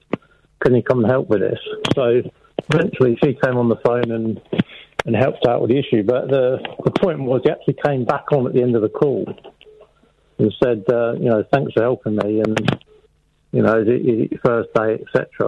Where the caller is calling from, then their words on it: South East England, United Kingdom; I'm in Kent.